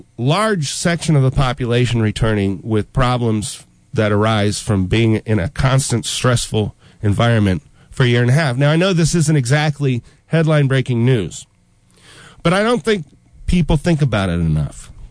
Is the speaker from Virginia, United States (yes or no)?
yes; Fairfax, Virginia, United States; I'm from Fairfax. We don't elect Democrats into office.